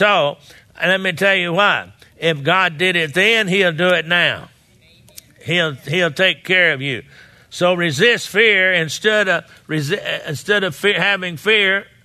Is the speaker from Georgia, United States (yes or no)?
no; Texas, United States; and I grew up down there in Texas.